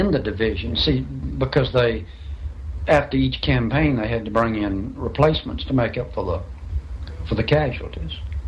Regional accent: Mobile, Alabama, United States; I grew up in Mobile, Alabama.

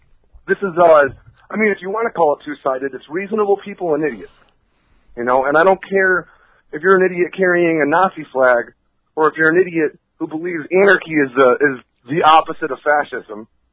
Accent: Vermont, United States; You know, I came from Vermont where, you know, there were, like, I think that there was one black guy in my town, and it was my buddy Tori's stepdad.

